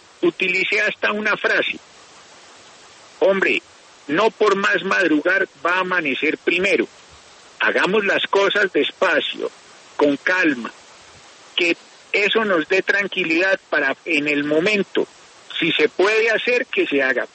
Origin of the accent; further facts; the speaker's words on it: Pereira, Risaralda, Colombia; Yo soy pereirano y muy orgullosamente provinciano.